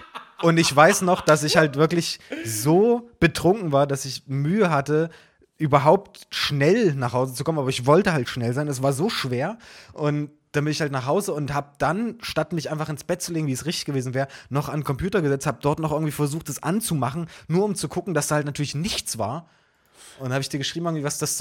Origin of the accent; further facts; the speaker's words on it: Dessau, Saxony-Anhalt, Germany; das war in meiner Heimatstadt